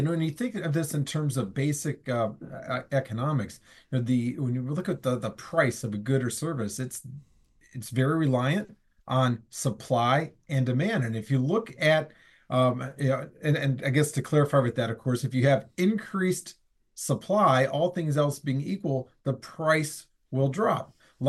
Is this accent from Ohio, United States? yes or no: yes; Ohio, United States; especially in my home state of Ohio.